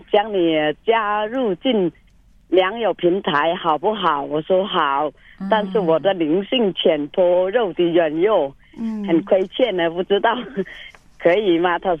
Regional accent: Guangxi, China; Chinese is a second language; 我是广西的，但是结婚到广东来、

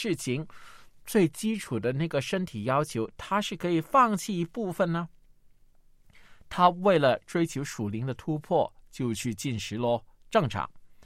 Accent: China; 甚至我们中国人传统去拜神呢、也要斋戒沐浴

